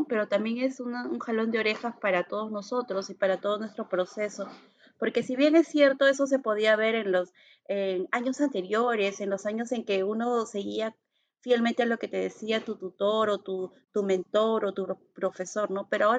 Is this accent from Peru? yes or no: yes; Peru; Que era lo que nosotros como peruanos estábamos trabajando mucho, ¿no?